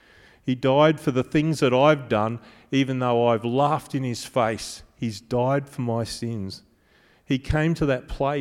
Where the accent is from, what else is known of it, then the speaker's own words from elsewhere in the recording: Australia; I slept in a car because I'm Australian and that's how we tour England.